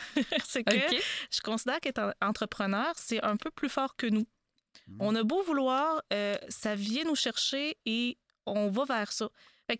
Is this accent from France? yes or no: no; Drummondville, Quebec, Canada; Oui, ben moi, je suis de Drummondville.